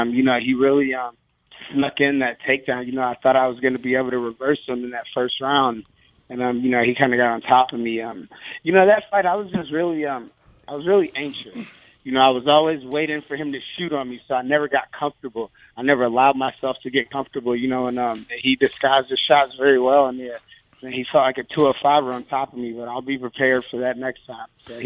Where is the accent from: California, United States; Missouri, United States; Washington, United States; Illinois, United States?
Missouri, United States; St. Louis; now in Florida, United States; Yeah, I'm from St. Louis. I've been in Florida for about 5 years or so.